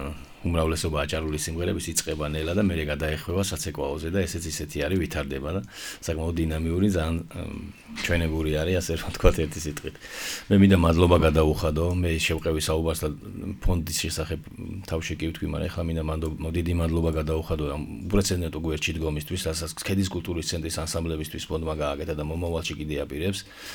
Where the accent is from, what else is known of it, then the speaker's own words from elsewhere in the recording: Keda, Adjara, Georgia; მე მოგახსენებათ დაბაქედაში დავიბადე, გავიზარდე, მაგრამ მამაპაპისეული სოფელი მაქვს კვაშტაში